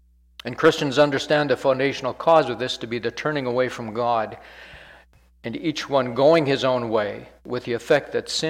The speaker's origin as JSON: {"language": "English", "country": "Canada", "moved": "yes", "lives_now": "United States", "said": "I'm a Canadian, and I married an American, and I'm an expat. I came down here to live forever until Jesus calls me."}